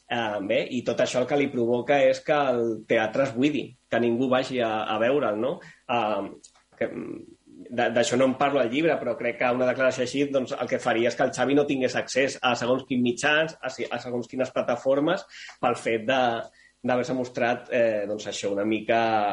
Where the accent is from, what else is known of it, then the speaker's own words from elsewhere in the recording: Sant Boi de Llobregat, Catalonia, Spain; Jo sóc de Sant Boi de Llobregat. Els meus companys de classe eren castellanoparlants en un 92%, 93%.